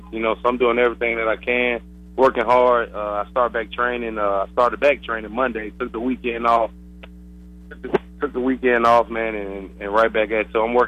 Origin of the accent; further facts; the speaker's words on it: Fort Wayne, Indiana, United States; born there; also born or lived in Tuscaloosa, Alabama; I remember as a child growing up, when I was born in Fort Wayne, Indiana, before I moved to Tuscaloosa, I used to go to the Rod Woodson camp all the time.